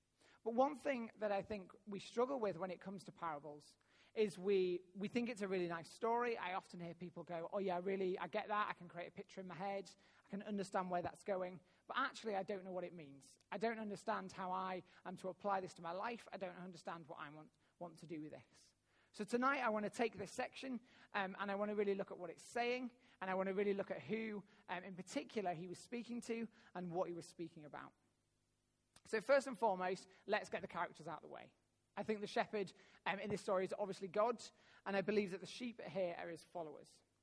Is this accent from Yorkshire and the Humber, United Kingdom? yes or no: yes; Yorkshire and the Humber, United Kingdom; So I grew up in the Yorkshire Dales in Wensleydale, which is surrounded by fields and sheep and cows.